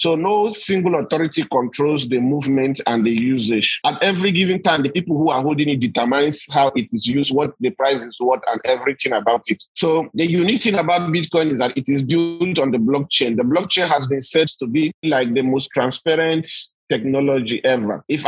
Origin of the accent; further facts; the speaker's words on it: Nigeria; my home country in Nigeria